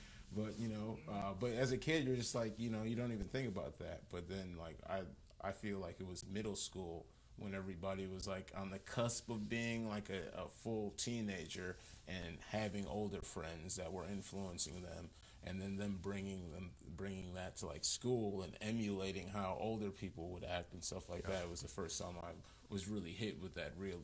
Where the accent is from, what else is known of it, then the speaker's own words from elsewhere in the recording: Kenosha, Wisconsin, United States; so growing up in Kenosha, I mean, it is like a melting pot of a city.